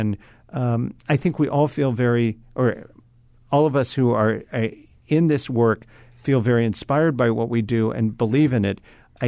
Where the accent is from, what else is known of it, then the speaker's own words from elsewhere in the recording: Kentucky, United States; And so growing up in Kentucky, I was very aware of the great gift that I had in having parents who supported me